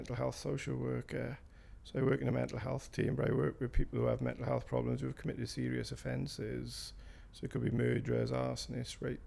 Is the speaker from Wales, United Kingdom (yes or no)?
yes; Ebbw Vale, Wales, United Kingdom; I grew up in Ebwy Vale and I still live in Ebwy Vale. Except for a few years when I was in university, I spent my whole life living there, just moved around the area a small way.